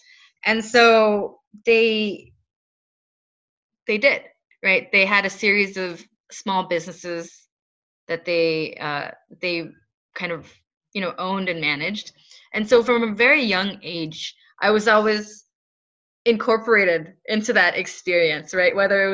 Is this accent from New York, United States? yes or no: yes; New York, United States; So my mother and I, we are enrolled Senecas from the Seneca Nation of Indians, which is upstate New York.